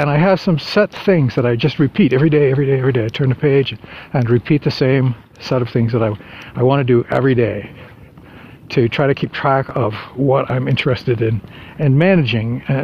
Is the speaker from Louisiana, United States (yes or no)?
no; Maine, United States; It's a blue-collar thing. That's the way I was raised in Maine.